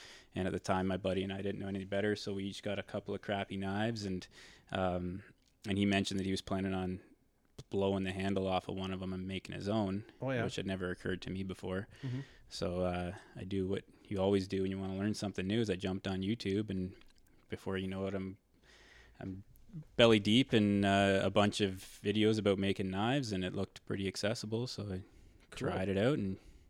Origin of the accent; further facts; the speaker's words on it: Ontario, Canada; also born or lived in British Columbia; now in Quesnel, Canada; I grew up in Ontario, born and raised, and escaped to British Columbia for a season in Whistler, which turned into 9.